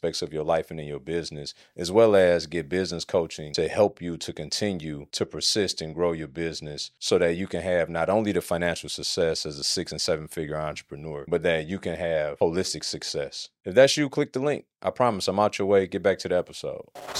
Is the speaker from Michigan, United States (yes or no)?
yes; Detroit, Michigan, United States; You know, I grew up in Westside Detroit.